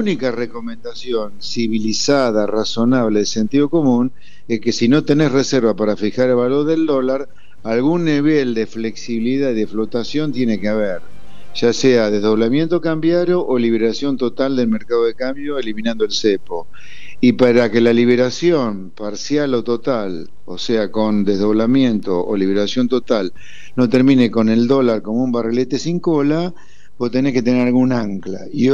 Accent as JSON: {"language": "Spanish", "country": "Argentina", "said": "me hago como argentino"}